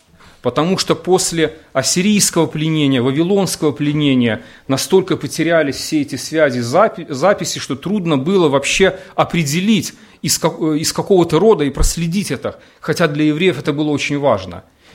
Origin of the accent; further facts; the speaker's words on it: Belarus; ну, мы белорусы